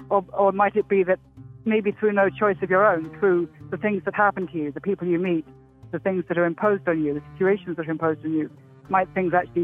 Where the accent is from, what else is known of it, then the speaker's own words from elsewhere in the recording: Oxford, South East England, United Kingdom; I grew up in Oxford, England, and I read classic literary humaniores at Oxford.